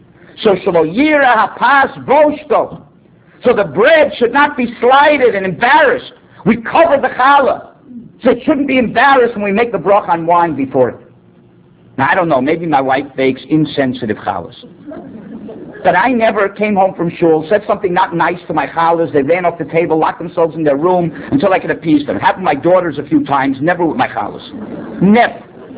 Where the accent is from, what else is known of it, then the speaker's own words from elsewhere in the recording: Miami, Florida, United States; I grew up in Miami, and I attended the Hebrew Academy there